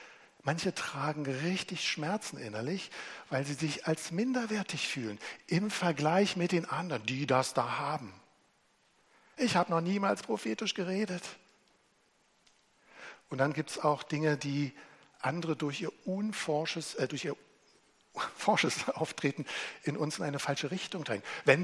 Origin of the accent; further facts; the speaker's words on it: East Germany, Germany; ich bin Ostdeutscher.